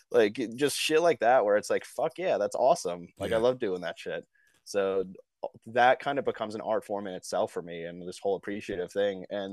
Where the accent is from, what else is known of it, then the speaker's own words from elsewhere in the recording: Bay Shore, New York, United States; And being 13, so I grew up in Bayshore. So it was like, I couldn't ride my bike that far. So like my mom would have to drive me there.